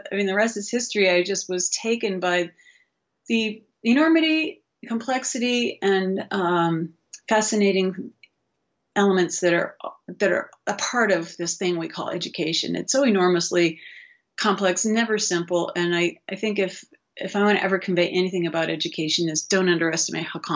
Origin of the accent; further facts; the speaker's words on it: Madison, Wisconsin, United States; was a PhD in education from the University of Wisconsin in Madison, which is my hometown.